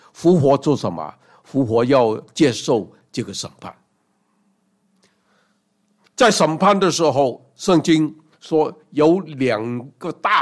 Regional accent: China; 很多时候我们中国人说，为什么这个人做的怎么多不好的事情

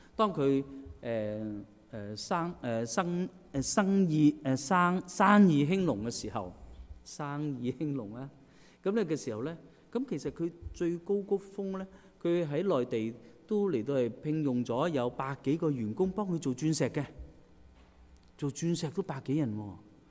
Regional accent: Guangdong, China; 我们广东人就这样讲，我们拿条命来信耶稣的，是拿条命来信耶稣。

